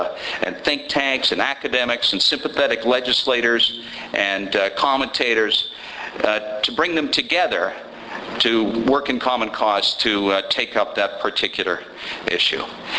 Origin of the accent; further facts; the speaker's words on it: Canada; Thank you sincerely, both as a former minister and as a Canadian citizen.